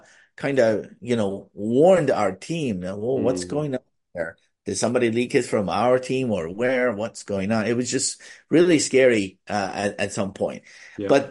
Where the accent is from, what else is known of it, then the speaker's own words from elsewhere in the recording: United States; being American, we're not allowed to have one, right?